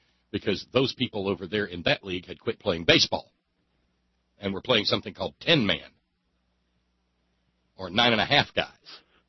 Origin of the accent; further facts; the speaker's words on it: Alabama, United States; It didn't have the panache that it had for a kid from Northwest Alabama in a town that declared martial law if 3 flakes of snow fell.